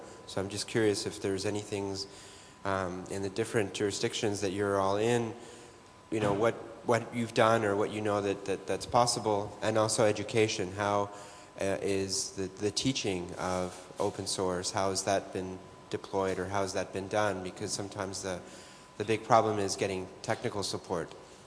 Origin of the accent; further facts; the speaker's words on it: Canada; I'm from Canada, and I do technology assistance for NGOs